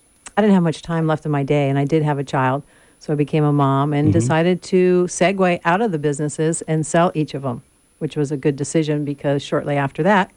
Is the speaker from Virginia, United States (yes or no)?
no; Los Angeles, California, United States; I grew up in the San Fernando Valley. Yes, I'm afraid to say I am a Valley girl.